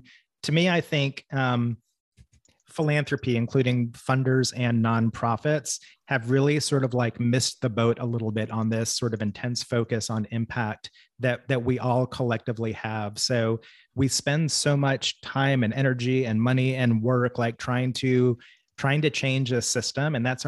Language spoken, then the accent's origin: English; Arkansas, United States; And I think I'm from Arkansas. I'm a little distrustful myself